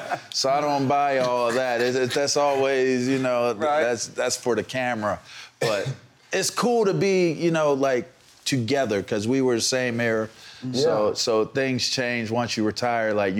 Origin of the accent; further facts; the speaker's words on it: Pittsburgh, Pennsylvania, United States; but I always wanted to play linebacker because I'm from Pittsburgh.